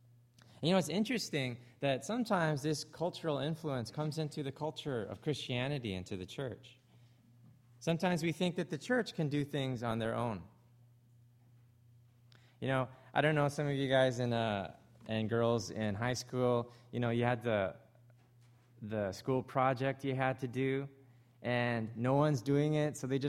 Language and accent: English; Canada; accent: Canadian; actually, I just noticed my Canadian accent just came out, didn't it?